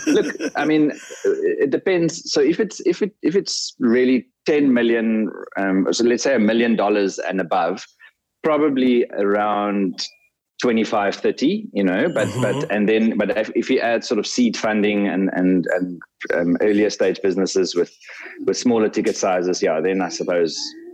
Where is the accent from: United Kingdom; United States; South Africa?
South Africa; I think that as a South African that really wanted to stay in the country and make a difference